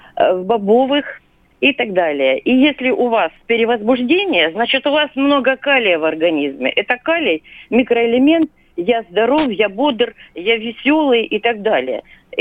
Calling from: Rostov-on-Don, Rostov Oblast, Russia; Я из Ростова-на-Дону.

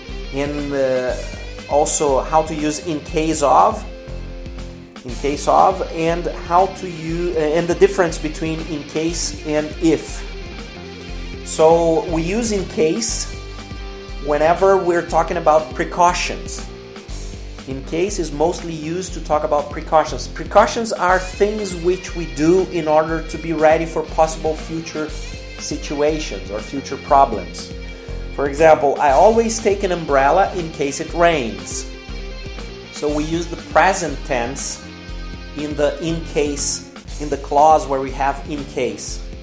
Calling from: Porto Alegre, Rio Grande do Sul, Brazil; English is a second language

